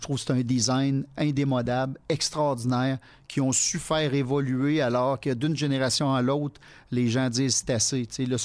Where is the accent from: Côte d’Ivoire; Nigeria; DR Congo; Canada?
Canada; Quebec; Je dis, ben non, moi, je suis québécois.